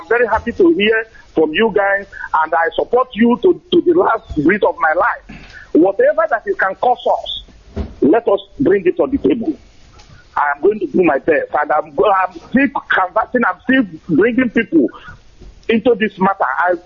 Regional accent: Enugu State, Nigeria; I am Igbo man from Enugu State

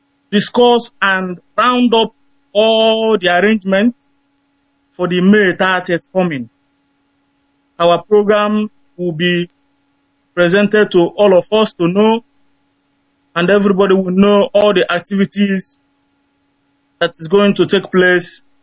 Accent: Enugu State, Nigeria; now in London, United Kingdom; I come from Adaba, in Uzuwani, Enugu, Biafra land.

